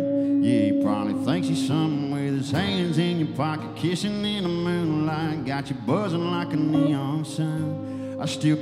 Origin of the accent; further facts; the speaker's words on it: Ruston, Louisiana, United States; I'm from Ruston, Louisiana.